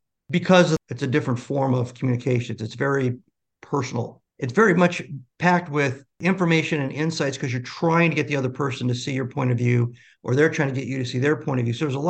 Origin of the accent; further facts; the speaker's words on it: Nebraska, United States; also born or lived in Japan / Hawaii; I was born and raised in Nebraska for the most part, traveled a little bit in my teens because my father worked for the Department of the Army. So I was in Japan, Hawaii.